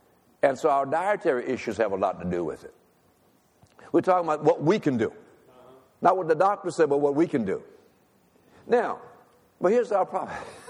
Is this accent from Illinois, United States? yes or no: no; Louisiana, United States; I'm from Louisiana, amen?